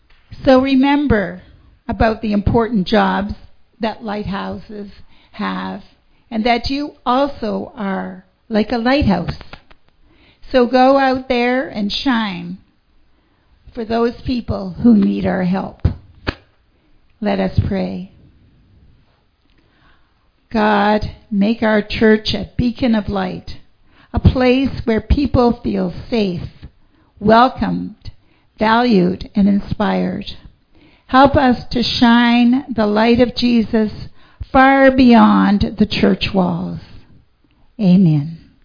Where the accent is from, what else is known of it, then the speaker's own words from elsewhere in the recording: the Maritimes, Canada; Growing up in the Maritimes, there was always a lighthouse to explore.